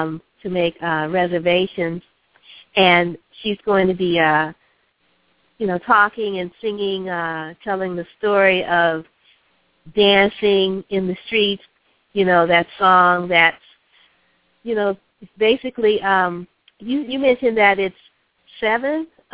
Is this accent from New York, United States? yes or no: no; New Orleans, Louisiana, United States; because I'm also from New Orleans